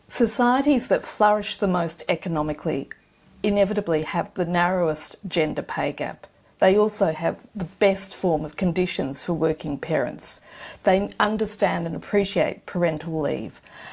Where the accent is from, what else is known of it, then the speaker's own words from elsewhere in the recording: Australia; I think you can tell by my accent, I'm a very proud Australian.